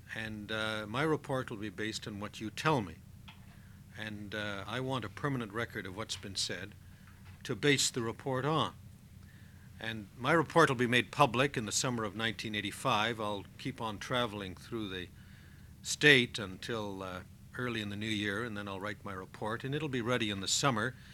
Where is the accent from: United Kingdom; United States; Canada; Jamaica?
Canada; I should say that I'm from Canada myself. I spent 3 years in the Canadian Arctic